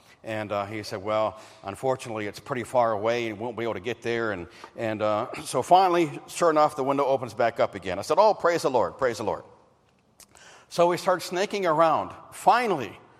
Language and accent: English; Pennsylvania, United States; I remember when I moved to the big city of Washington, D.C., growing up in Pennsylvania.